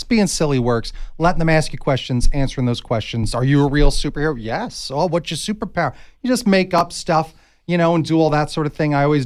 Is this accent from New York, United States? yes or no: yes; Long Island, New York, United States; I went to the School of Visual Arts in New York City. I'm from Long Island, so it was great.